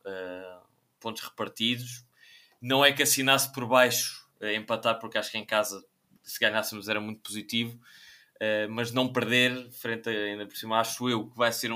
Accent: Évora, Alentejo, Portugal; uma passagem difícil aqui na minha terra, posso dizer, aqui em Évora

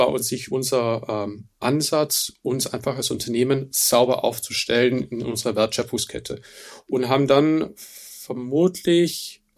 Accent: Austria; Also ich bin Österreicher

